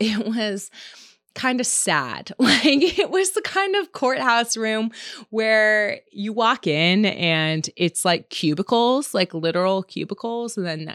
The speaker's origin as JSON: {"language": "English", "region": "California", "country": "United States", "said": "Like he's from the East Coast, I'm from California."}